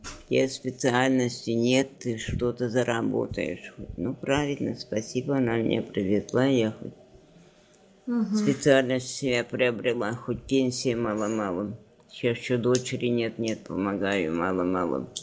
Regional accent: Altai Krai, Russia; moved away as an adult; now in Kemerovo, Russia; В Алтайском крае. 31 года. Там я родилась, там жила до 20 лет. В Алтайском крае работала. А 20 лет, в 21-м я уехала сюда, в Кемерово.

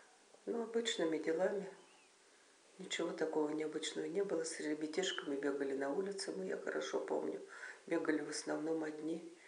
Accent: Kemerovo, Kemerovo Oblast, Russia; born there; Родилась я в городе Кемерово 26 мая 1939 года.

